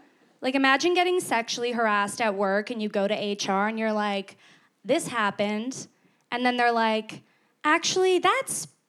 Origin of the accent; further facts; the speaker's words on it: Canada; I was mistaken for American a lot while I was there, which as a Canadian is like never a compliment, you know?